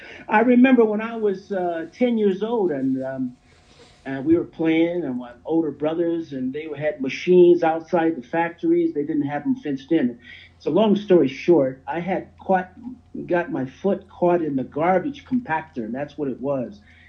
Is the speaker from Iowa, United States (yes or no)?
yes; Keokuk, Iowa, United States; it's called Keokuk. And when I say that, people think that's another country. But that's one of the small little cities in Iowa